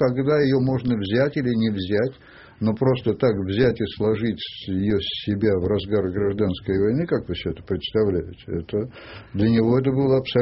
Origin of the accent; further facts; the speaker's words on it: Perm, Perm Krai, Russia; я родом из Перми